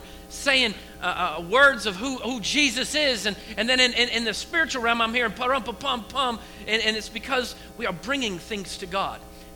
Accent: United States; it's just a mentality of being an American

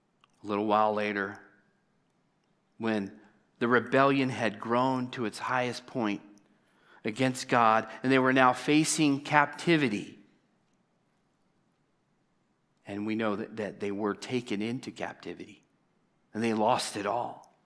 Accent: Lodi, California, United States; You know, back to where I grew up in Lodi, California.

